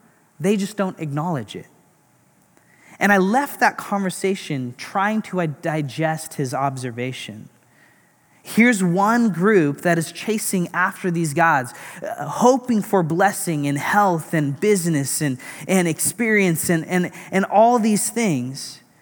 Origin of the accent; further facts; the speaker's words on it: India; And like I said, I'm Indian. My parents were born and raised in India, but I'm fourth generation Christian.